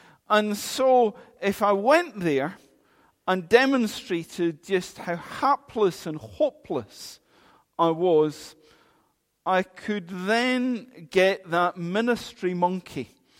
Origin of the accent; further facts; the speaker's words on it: Linlithgow, Scotland, United Kingdom; also born or lived in Kent; Born in Kent, you wouldn't know that by the accent. I grew up in Linlithgow. I studied in Edinburgh, in Aberdeen, and in Glasgow. Spent 10 years as a parish minister in sunny Lanarkshire.